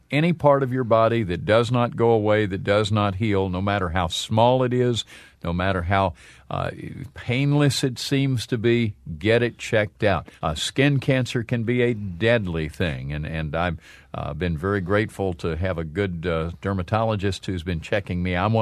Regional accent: Birmingham, Alabama, United States; Just living and growing up in Birmingham was the equivalent of smoking several packs of cigarettes a day.

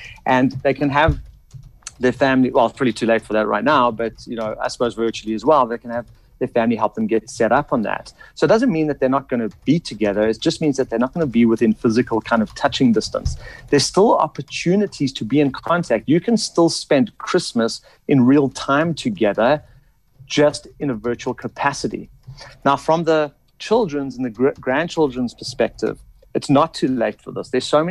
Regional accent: Johannesburg, Gauteng, South Africa; because I'm from Joburg, do you have people, loved ones that are still in Joburg?

